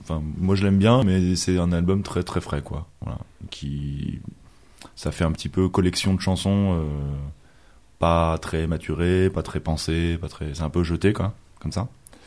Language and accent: French; Lyon, Auvergne-Rhône-Alpes, France; Oui, voilà, on est de Lyon.